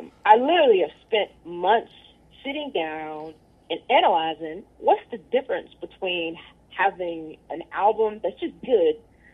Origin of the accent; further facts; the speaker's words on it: Indiana, United States; Our family's from Macon, but I grew up in Indiana. But when I got back to Georgia, it was on.